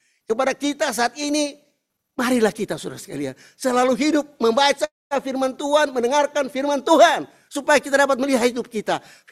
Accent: Indonesia; Di Indonesia, di negara saya, negara miskin

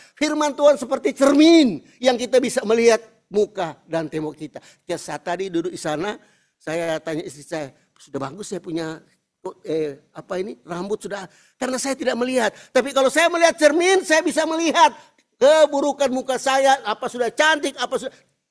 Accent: Indonesia; Di Indonesia, di negara saya, negara miskin

